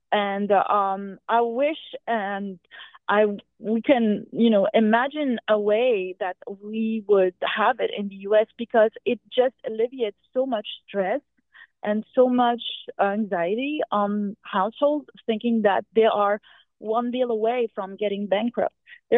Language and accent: English; France; I'm originally from France.